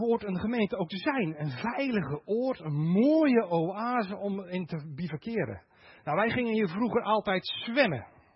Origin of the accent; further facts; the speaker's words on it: Netherlands; Maar waar ik vandaan kom, dat is bij de Diefdijk.